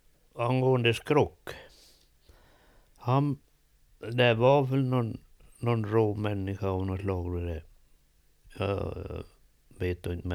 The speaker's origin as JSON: {"language": "Swedish", "town": "Rotfallet", "country": "Sweden", "said": "jag är från Rotfallet till Norrkärn. Det är långt det."}